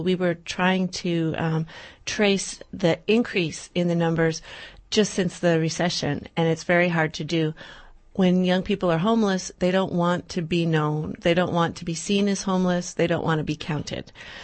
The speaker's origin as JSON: {"language": "English", "region": "New Jersey", "country": "United States", "tie": "born or raised there", "said": "Well, I grew up in New Jersey, and I was in journalism for 20 years."}